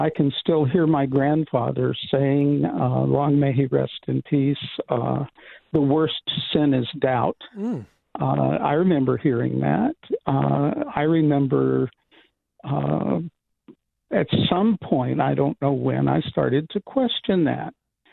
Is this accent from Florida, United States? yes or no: no; Amarillo, Texas, United States; I grew up in Amarillo, Texas, and that culture in the Texas Panhandle is very, very conservative, always has been.